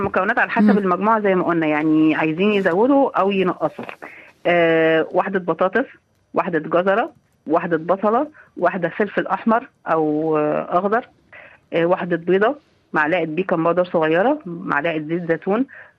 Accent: Egypt; هي دي زي اكل عندنا في مصر اسمها العجة

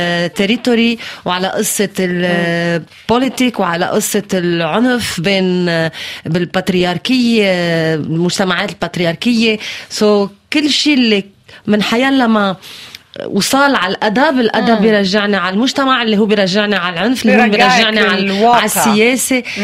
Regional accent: Lebanon; أنا لبنانية آخر الطريق، صحيح بكتب بالفرنسي بس أنا عربية

